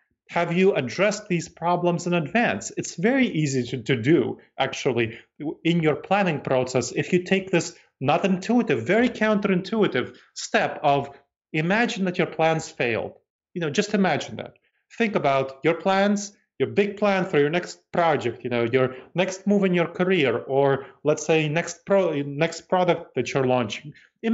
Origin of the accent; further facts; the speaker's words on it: New York City, New York, United States; So I grew up in New York City, and that was kind of my home. And then I moved around.